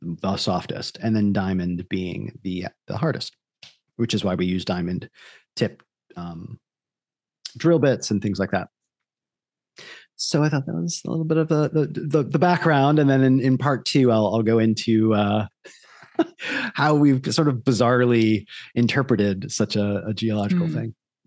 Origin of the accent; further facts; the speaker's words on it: New York, United States; I grew up in New York State where we had probably a very particular sequence.